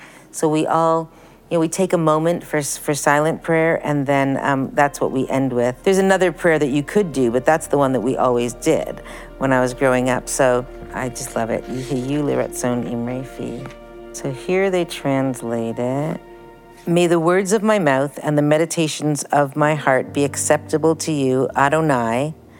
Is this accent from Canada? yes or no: yes; Canada; born there; So they were first married there and then immigrated to Canada. I was born in Canada.